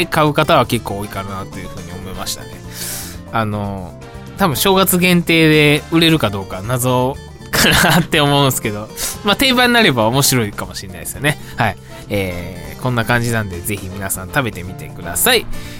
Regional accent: Kansai, Japan; 僕、関西出身なんですけど

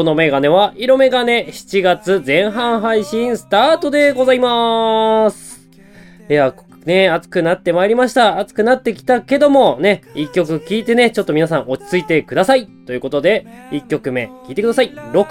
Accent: Hokkaido, Japan; 暑いのは苦手なのよ。北海道出身だしね。あまり暑いの慣れてないから、

